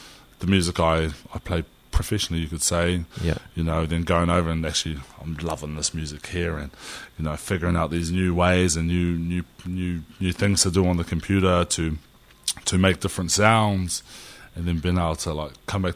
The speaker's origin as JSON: {"language": "English", "country": "France", "tie": "born or raised there", "said": "Growing up in France, I grew up in France for a big chunk of my life"}